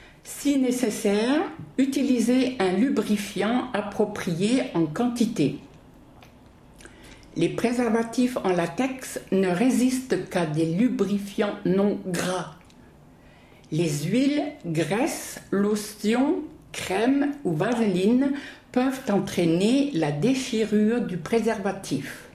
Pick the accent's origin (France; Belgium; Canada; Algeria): France; moved away as an adult; now in Offenbach am Main, Germany; J'ai quitté la France, j'avais 18 ans. Je vis en Allemagne depuis plus de 40 ans. Malgré cela, je n'ai pas oublié ma langue maternelle.